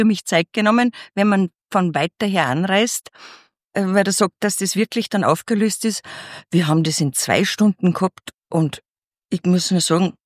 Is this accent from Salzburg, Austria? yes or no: yes; Salzburg, Austria; Genau, ich komme aus dem Salzburger Land, das wird man gleich hören.